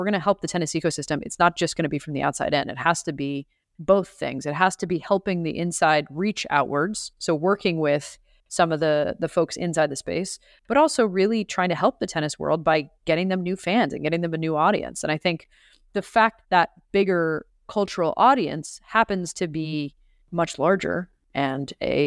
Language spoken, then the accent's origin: English; Canada; now in United States; A lot of times I think about growing up in Canada and then moving to the States, and had certain things gone differently, Racket could be like a Canadian Arts Council funded art project